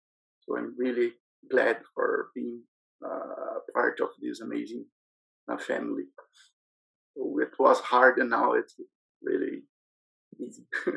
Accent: Brazil; I'm from Brazil.

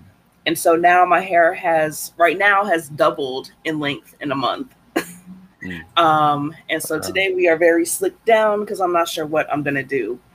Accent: Midwest, United States; also born or lived in Florida; So I was Midwest for the first 10 years. The second, I guess, 8 to 10 years, I was in Florida.

